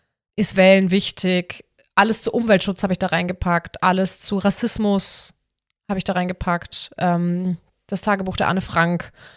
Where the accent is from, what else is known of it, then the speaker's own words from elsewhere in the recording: Bavaria, Germany; bei uns in Bayern